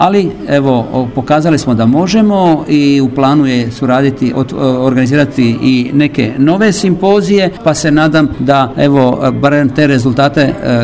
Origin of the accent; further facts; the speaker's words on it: Košute, Split-Dalmatia County, Croatia; kako sam rodom iz Košuta